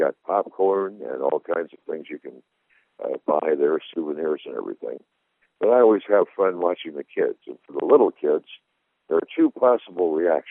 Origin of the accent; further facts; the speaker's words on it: Story City, Iowa, United States; also born or lived in Des Moines; In my lifetime, growing up in Story City, even though I lived in Des Moines for years, I've never, ever seen that little stream, that creek, dry.